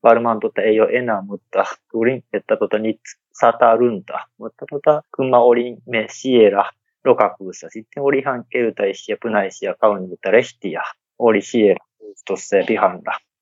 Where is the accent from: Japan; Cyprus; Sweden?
Japan; Osaka; Finnish is a second language; missä mä oon kotoisin, Osakassa, siellä ei ole joka vuosi tulee lunta.